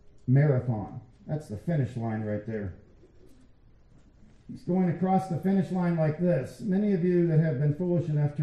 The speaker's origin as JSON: {"language": "English", "region": "Florida", "country": "United States", "tie": "born or raised there", "said": "I grew up in Central Florida."}